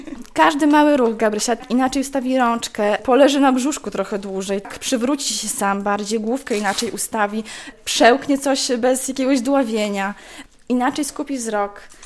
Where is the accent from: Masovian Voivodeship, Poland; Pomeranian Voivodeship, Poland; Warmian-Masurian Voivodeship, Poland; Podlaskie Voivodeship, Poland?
Podlaskie Voivodeship, Poland; Sokółka; pochodzimy właśnie z Sokółki, więc droga to około 400 minut